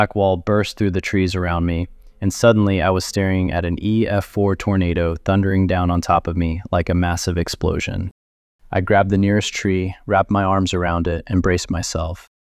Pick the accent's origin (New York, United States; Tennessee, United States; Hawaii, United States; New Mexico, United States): Tennessee, United States; Murfreesboro; On Good Friday in 2009, I went for a run on the local greenway in Murfreesboro, Tennessee, my hometown.